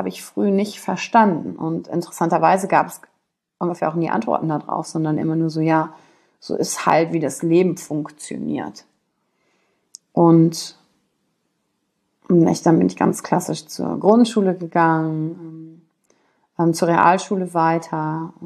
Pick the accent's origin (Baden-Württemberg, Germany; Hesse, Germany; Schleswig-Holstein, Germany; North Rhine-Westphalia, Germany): North Rhine-Westphalia, Germany; Wülfrath; aufgewachsen bin ich in Wülfrath. Das hast du vielleicht schon gehört. Bin am 16. März 1981 geboren und als Einzelkind groß geworden.